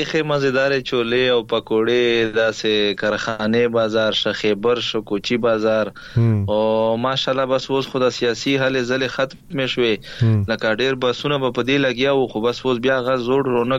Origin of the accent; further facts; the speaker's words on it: Khyber Pakhtunkhwa, Pakistan; now in Bannu, Pakistan; مونږ اصل کې د وزیرستان یو خووس په بنو کې پاتې کیږو وزیر یما.